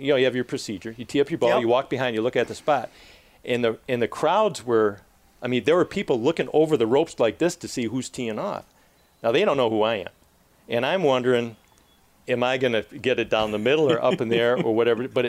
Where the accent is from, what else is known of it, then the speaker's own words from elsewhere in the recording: Saginaw, Michigan, United States; I was from Saginaw, all that stuff.